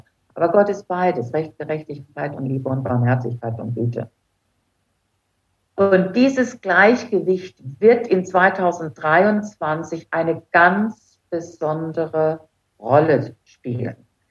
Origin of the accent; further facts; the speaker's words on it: Germany; und ich als Deutscher habe es eben nicht gekannt und nicht gesehen und bin vom Stuhl gefallen